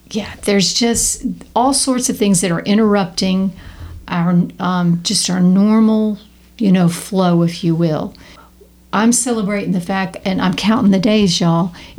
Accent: Texas, United States; I was raised in Texas and the sun's out all the time.

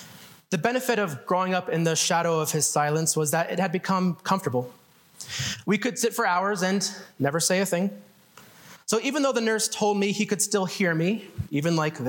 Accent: Greeley, Colorado, United States; I am a writer from Greeley, just a little bit south of here.

